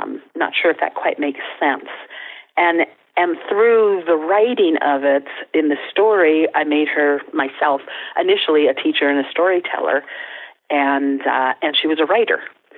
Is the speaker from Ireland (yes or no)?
yes; Ireland; Well, I am very Irish. Grew up with a lot of storytelling in the family.